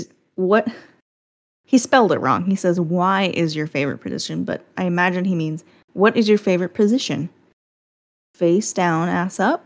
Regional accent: Pennsylvania, United States; I'm thinking back to my hometown days in PA, you know, Pennsylvania.

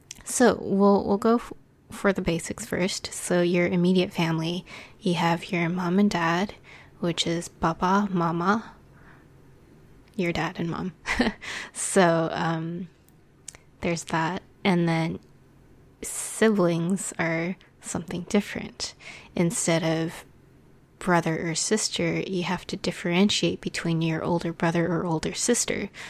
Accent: Canada; first language Cantonese; English is a second language; So I am Chinese Canadian, and, I grew up knowing Cantonese

